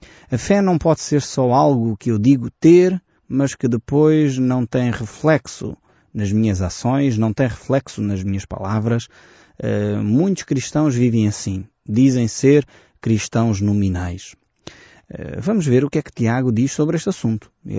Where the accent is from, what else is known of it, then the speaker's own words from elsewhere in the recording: Portugal; Aquilo que nós somos como portugueses até é questionado aqui por esta afirmação